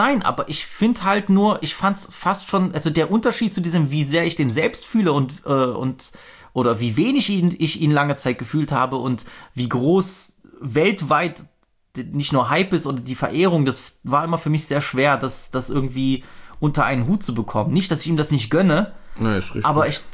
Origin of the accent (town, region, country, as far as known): Germany